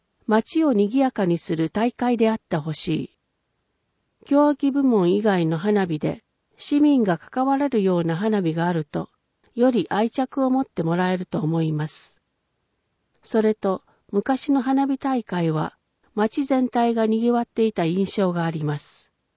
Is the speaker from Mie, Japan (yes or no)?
yes; Ise, Mie, Japan; 気づけば今年でちょうど伊勢に戻って10年目になります。